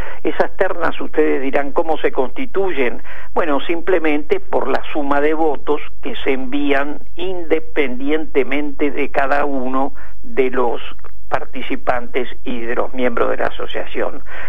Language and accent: Spanish; Buenos Aires, Argentina; pero la mayoría somos de acá, de Capital Federal